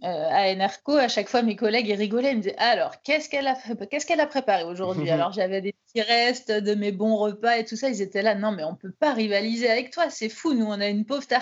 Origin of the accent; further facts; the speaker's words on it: France; now in Norway; c'est vrai qu'en tant que Français, pour nous, c'est ouf parce que c'est complètement différent.